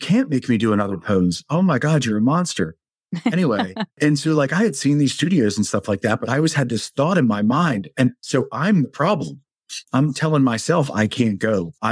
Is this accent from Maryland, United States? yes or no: yes; Baltimore, Maryland, United States; I am born and raised in the state of Maryland. I was born in Baltimore, not the city, but just outside of it. So the Baltimore County surrounds the entire place. So I spent the first 18 years of my life up there.